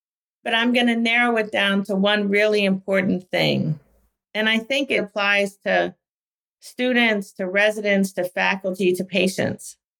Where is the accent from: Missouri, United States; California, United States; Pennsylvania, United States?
Pennsylvania, United States; Philadelphia; I mean, I'm from Philadelphia, Temple, Penn.